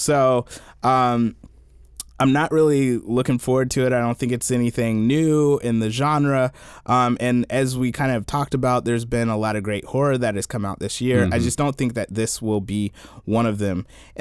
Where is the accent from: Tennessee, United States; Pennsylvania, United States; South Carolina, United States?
South Carolina, United States; now in Washington, United States; I remember I grew up in South Carolina, right? Mm-hmm. So in the South, growing up, history is a lot different